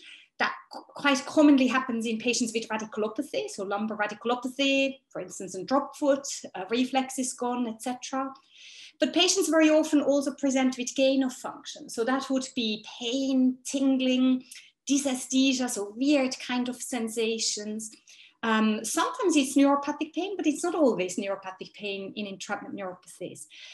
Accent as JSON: {"language": "English", "country": "Switzerland", "accent": "Swiss", "second_language": "English", "said": "I trained as a physiotherapist back in Switzerland, hence my accent that I somehow cannot lose, and decided to go to Australia to study for a master's degree there."}